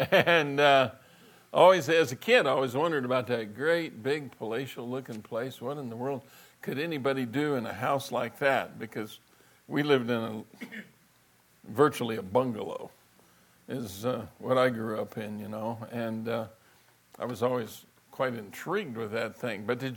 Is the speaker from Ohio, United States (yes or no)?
no; Pueblo, Colorado, United States; You know, as a kid growing up in Pueblo, I always wondered about what we called the Thatcher Mansion.